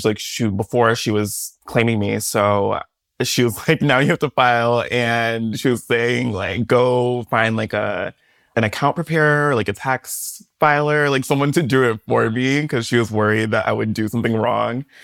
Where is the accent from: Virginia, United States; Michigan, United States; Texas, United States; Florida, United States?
Michigan, United States; now in New York, United States; okay, like I'm in New York, like, but I'm like from Michigan. I was like, do I have to pay Michigan taxes?